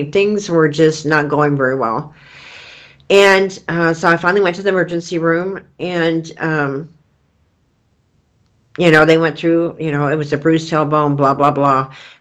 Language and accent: English; Kansas, United States; also born or lived in Flagstaff; and I just wanted to come home to Kansas. So last June, a year ago June, I moved from Flagstaff back to Kansas